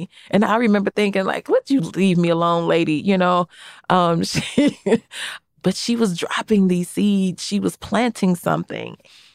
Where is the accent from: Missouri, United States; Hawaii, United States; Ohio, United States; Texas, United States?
Missouri, United States; St. Louis; I was thinking White Castles. I'm sorry. I'm from St. Louis.